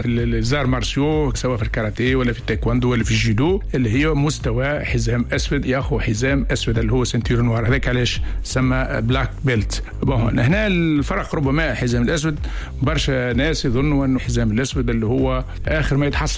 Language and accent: Arabic; Tunisia; حتى عندنا في تونس مثلا الكيك بوكسينج ما عندهمش الأحزمة